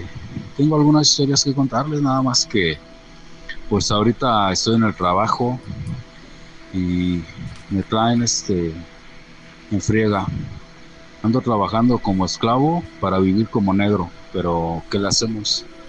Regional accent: State of Mexico, Mexico; Yo soy de aquí, del Estado de México

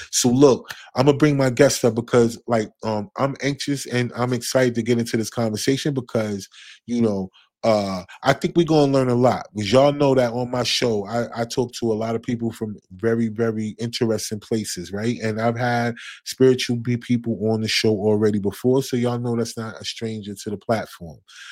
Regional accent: New Jersey, United States; moved away; I'm from New Jersey, but I moved to North Carolina, and it was a place where, you know, I didn't know anybody before we got here.

